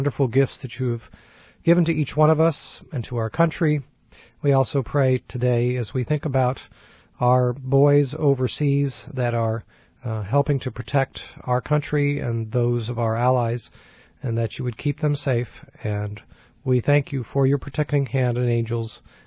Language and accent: English; California, United States; I'm from California and I love the sun, even when it's cold, yeah.